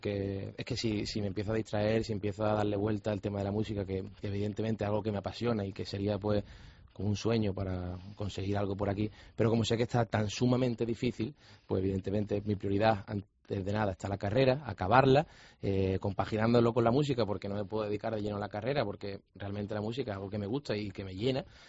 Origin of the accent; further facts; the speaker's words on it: Rincón de la Victoria, Andalusia, Spain; a mí me gusta mucho correr por el paseo marítimo del Rincón de la Victoria, que es de donde yo soy